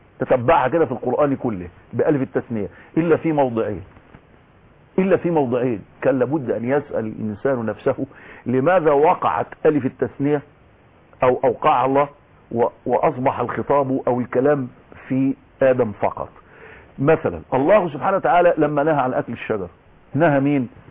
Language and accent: Arabic; Shubra, Cairo Governorate, Egypt; ولكن انا اصلا من شبرا